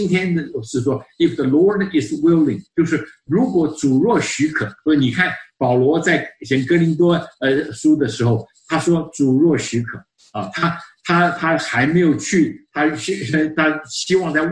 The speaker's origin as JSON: {"language": "Chinese", "country": "China", "said": "我们中国人叫做贴心啊。"}